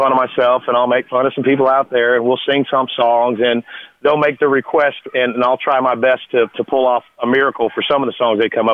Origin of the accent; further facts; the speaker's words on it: Oklahoma, United States; I'm born and raised in Oklahoma, so Red Dirt is, that's just part of our culture up there.